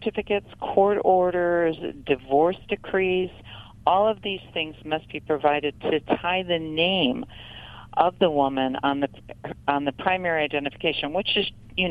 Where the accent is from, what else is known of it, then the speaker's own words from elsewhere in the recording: Florida, United States; I'm from Florida